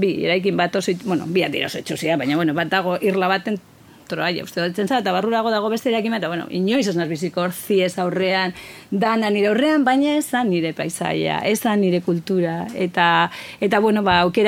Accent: Getxo, Basque Country, Spain; bueno, hori igual gehiago nire herrian, ez? Getxo, nik uzita zenbat aldaketa zeuden egiten

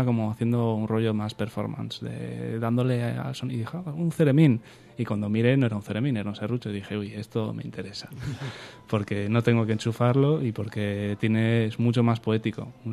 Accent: Galicia, Spain; also born or lived in Basque Country; Yo tocaba en aquel entonces en algunos proyectos de música en Galicia, porque yo soy vasco de nacimiento, pero adoptado en Galicia por parte paterna. O sea, que he estado media vida en un sitio y media en otra.

